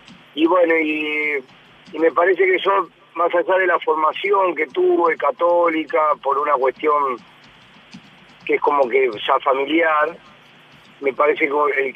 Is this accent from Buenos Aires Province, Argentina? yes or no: no; Santa Fe, Argentina; yo nací en Veragüe, en provincia de Santa Fe, al sur de la provincia de Santa Fe. Y a los 15 años me fui a vivir solo a Rosario, a jugar en Newell's Old Boys en el año 85.